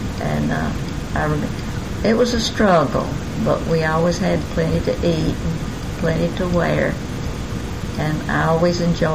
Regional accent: Alabama, United States; I was born in Blount County, August 17th, 1915.

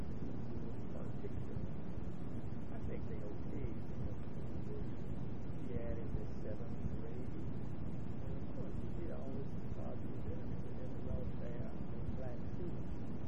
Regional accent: Anniston, Alabama, United States; born there; I was born in Anniston, Alabama.

